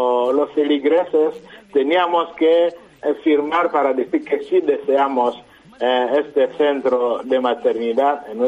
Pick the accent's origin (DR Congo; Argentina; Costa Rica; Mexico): DR Congo; Spanish is a second language; moved away as an adult; now in Madrid, Spain; Yo soy nativo de la República Democrática del Congo.